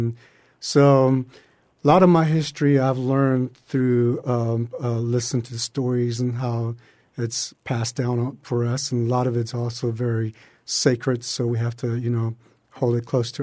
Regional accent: Big Cypress Seminole Indian Reservation, Florida, United States; I'm from Big Cypress Seminole Indian Reservation. We have a private school, and they have culture program.

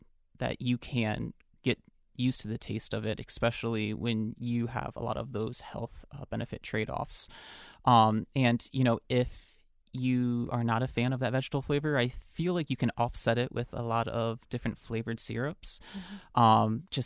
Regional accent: New York, United States; I was actually born and raised in New York. So my roots are Chinese.

